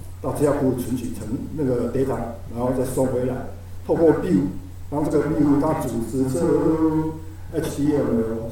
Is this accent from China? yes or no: no; Taiwan; 那在以前这个事情可能还不是那对我们台湾人还不那么急迫